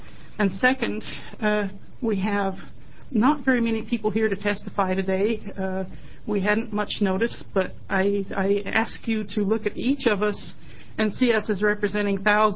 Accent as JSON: {"language": "English", "town": "Burns", "region": "Oregon", "country": "United States", "tie": "born or raised there", "lives_now": "Aloha, United States", "said": "I live in Aloha, but I'm originally from Burns, and I still miss the smell of sagebrush. I grew up in Harney County many long years ago"}